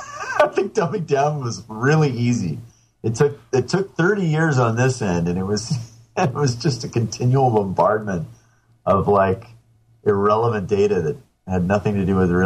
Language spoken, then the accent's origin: English; United States; As an American, I honestly just don't feel like I could have any effect on my government.